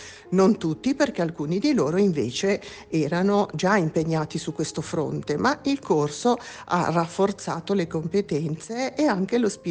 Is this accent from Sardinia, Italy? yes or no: no; Savona, Liguria, Italy; vengo da Savona